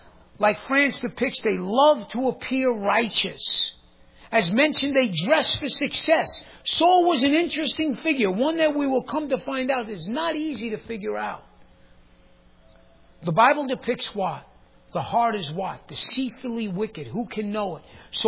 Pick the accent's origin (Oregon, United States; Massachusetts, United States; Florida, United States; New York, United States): New York, United States; I thought I was a guy from New York and knew the streets and stuff.